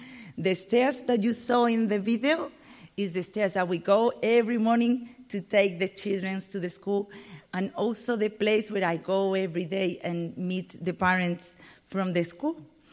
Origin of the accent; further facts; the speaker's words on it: Spain; English is a second language; also born or lived in Miami, United States; when I came back to Spain from Miami, I was living in Miami 1 year, like Jean told you, I have to decide what I want to do with my life. And because I have the language, English, I say, okay, something about English.